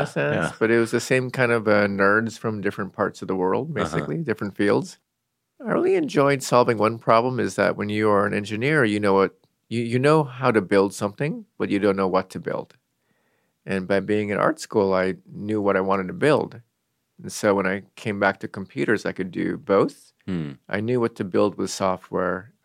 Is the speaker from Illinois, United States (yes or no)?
no; Seattle, Washington, United States; I grew up in Seattle.